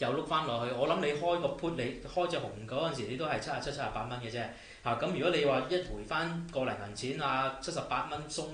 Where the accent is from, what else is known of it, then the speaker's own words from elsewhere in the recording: China; 我哋中國人嘅特色就係咁噶嘛。你唔信，你聽翻下我哋中國國歌就知啦。